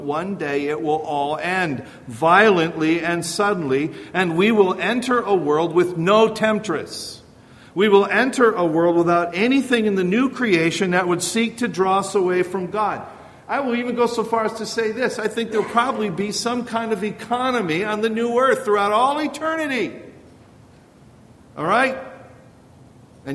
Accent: Merton, Wisconsin, United States; Now, in the town where I grew up in Merton, Wisconsin, we had an old mill.

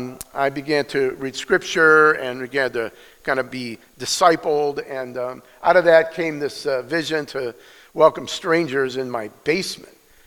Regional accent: Cleveland Heights, Ohio, United States; I grew up in the Jewish capital of Ohio, which is Cleveland Heights. Any Clevelanders in the room? I never met a Christian in the 16 years I lived in Cleveland.

